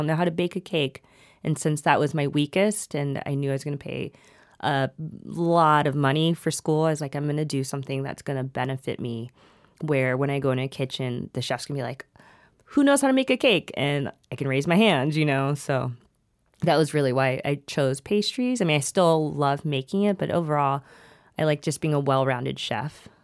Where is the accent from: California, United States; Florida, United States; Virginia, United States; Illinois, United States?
Florida, United States; I grew up in Florida. Uh-huh. My parents are originally from Thailand, first generation.